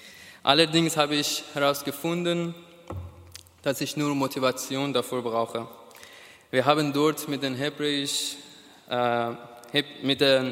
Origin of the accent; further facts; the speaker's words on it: Iran; moved away as an adult; now in Munich, Germany; ich komme aus dem Iran und seit 9 Monaten wohne ich in München, in Deutschland. Ich bin Christ seit fast 2 Jahren.